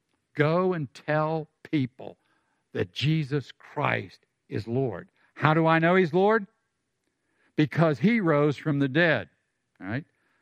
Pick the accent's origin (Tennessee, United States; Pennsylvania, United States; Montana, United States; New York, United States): Pennsylvania, United States; Pittsburgh; when the Pittsburgh Penguins won the Stanley Cup, and I'm from Pittsburgh, and nobody ever wins